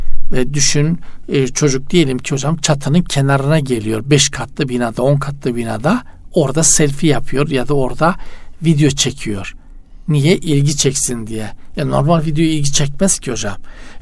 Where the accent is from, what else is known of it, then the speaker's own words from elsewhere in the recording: Black Sea Region, Turkey; Bizim Karadeniz'de hocam ilginç bir uygulama vardır özellikle şeylerde. Trabzon, Rize, Artvin taraflarında